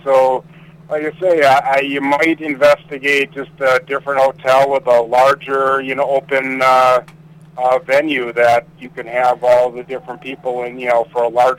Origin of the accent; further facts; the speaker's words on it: Stony Brook, New York, United States; From Stony Brook.